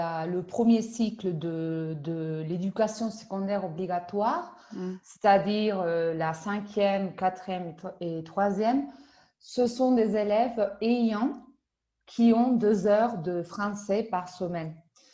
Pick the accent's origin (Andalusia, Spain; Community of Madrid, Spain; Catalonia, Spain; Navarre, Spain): Andalusia, Spain; French is a second language; Je suis originaire du sud de l'Espagne. Donc, je suis espagnole. J'habite dans le sud de Cordoue, donc dans un grand village ou une petite ville appelée Cabra, chèvre en français.